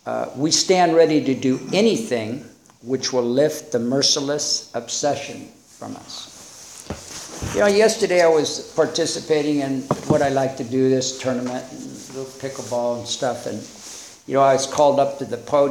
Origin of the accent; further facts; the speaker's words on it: Sacramento, California, United States; By this time, I was the oldest of five boys. Born and raised in Sacramento